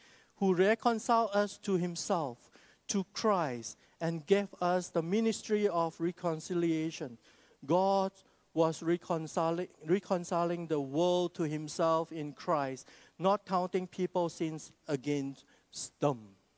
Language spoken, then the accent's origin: English; Malaysia; because we are Malaysian. So be proud as you're Malaysian.